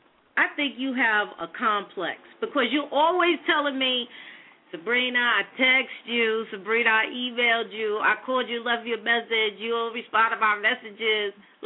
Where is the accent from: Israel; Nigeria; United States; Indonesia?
United States; Brooklyn, New York; This is my longtime friend that I grew up with in Crown Heights